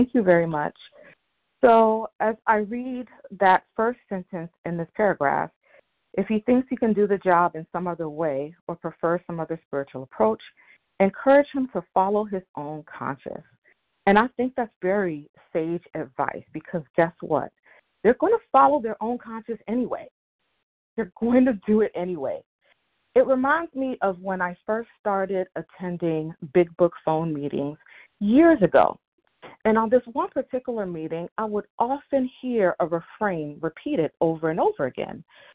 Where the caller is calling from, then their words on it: Silver Spring, Maryland, United States; in Silver Spring, Maryland.